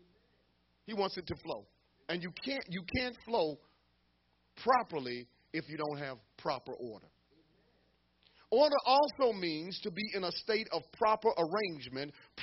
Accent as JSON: {"language": "English", "region": "the South", "country": "United States", "tie": "born or raised there", "said": "when I was growing up in the South, you know, and you're eating at the table and you put your elbow on the table."}